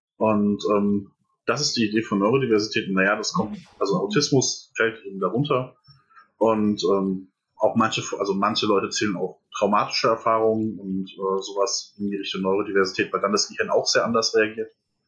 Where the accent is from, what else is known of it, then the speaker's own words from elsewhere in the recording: Etzengesäß, Hesse, Germany; also born or lived in Erbach; Ich bin geboren in Erbach im Odenwald. Mhm. Und dann habe ich im wunderschönen Etzengesäß meine Kindheit verbracht.